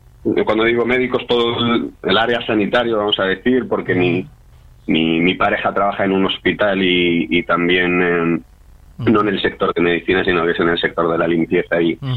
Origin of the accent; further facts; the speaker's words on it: Extremadura, Spain; born there; Pero soy nacido en Extremadura, soy extremeño.